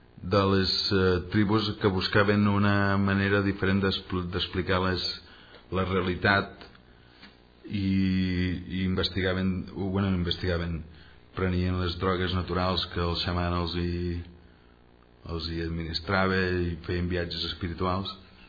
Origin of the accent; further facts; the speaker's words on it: Sarral, Catalonia, Spain; jo vaig néixer a Sarral. Jo sóc de poble, que passi que dels 20 als 30 me'ls he passat visquent en grans ciutats europees, americanes, inclús he estat a la Índia també.